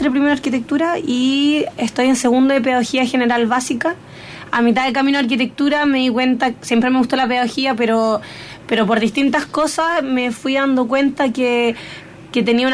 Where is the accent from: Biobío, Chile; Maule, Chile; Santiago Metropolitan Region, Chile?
Maule, Chile; Linares; Estuve en un liceo particular subvencionado, soy de Linares. Estudiar en región te da otra visión también de la educación.